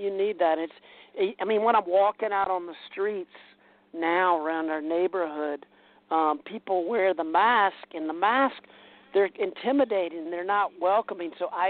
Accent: the South, United States; now in California, United States; You know, I grew up in the South, and grew up in. You know, men were reserved and strong, and gave a strong handshake, but never hugged or anything. And then I moved to California

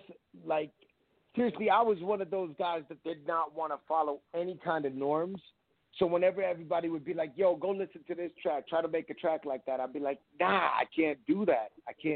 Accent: East Coast, United States; I'm from the East Coast, so I grew up on East Coast rap, and a lot of the hard-hitting punchlines, a lot of the metaphors, I grew up on listening to … all that stuff, so there's a grit to my stuff.

